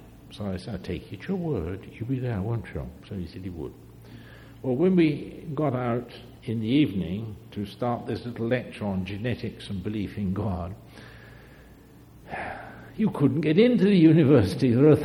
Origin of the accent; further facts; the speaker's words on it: England, United Kingdom; born there; moved away; also born or lived in Switzerland; I've lived in England I was born in England, but we lived in Switzerland for 44 years.